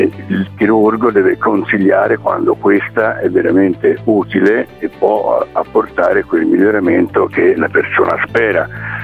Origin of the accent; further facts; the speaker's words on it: Tuscany, Italy; io sono toscano, lavoro soprattutto in Toscana